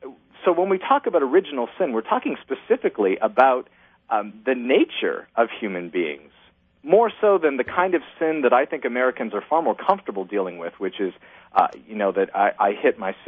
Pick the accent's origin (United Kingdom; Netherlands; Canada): Canada; now in United States; I was born and raised in Canada in the Evangelical Lutheran Church in Canada, moved to the United States, was part of the ELCA